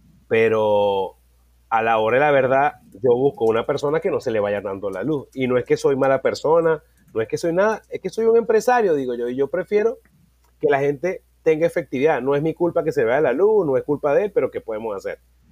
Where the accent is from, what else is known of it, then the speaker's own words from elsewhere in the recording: Venezuela; Pero yo creo que el reto más grande que tenemos los venezolanos ahorita es el servicio eléctrico.